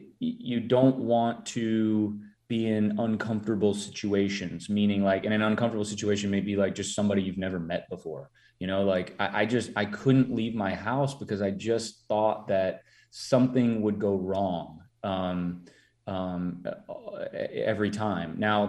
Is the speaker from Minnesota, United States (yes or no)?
yes; Minnesota, United States; Like I'm from Minnesota. I'm Minnesota nice.